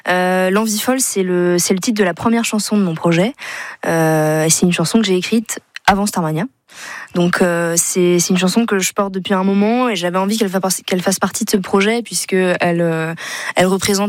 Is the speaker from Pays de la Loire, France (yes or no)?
yes; Pays de la Loire, France; Mais non, moi je viens bien du Maine-et-Loire.